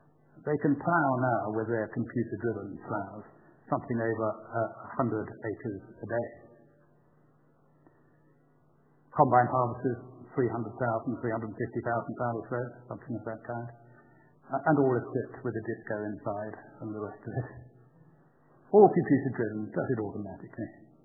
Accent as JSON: {"language": "English", "region": "London", "country": "United Kingdom", "said": "maybe it's because I am a Londoner, but I love London town."}